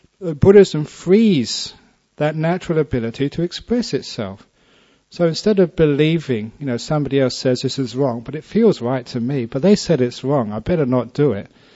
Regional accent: Acton, London, United Kingdom; born there; I was born in Acton

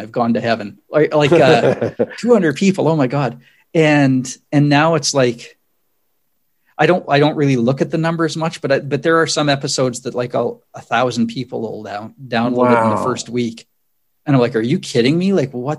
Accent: Canada; I don't, being Canadian.

